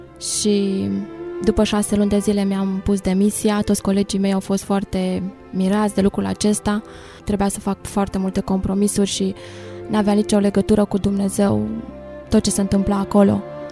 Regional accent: Bucharest, Romania; born there; m-am născut în București, într-o familie cu 9 copii. Am frecventat biserica din oraș, încă de mică, împreună cu părinții.

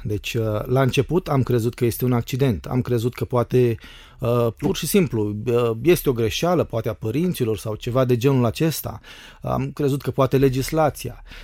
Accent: Romania; Pentru noi, ca și români, după 25 de ani, 26, într-un fel luasem o pauză.

